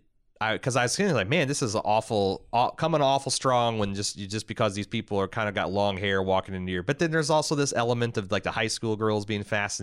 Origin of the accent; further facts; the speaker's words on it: Indiana, United States; growing up in Southern Indiana, I feel a little bit of a kid.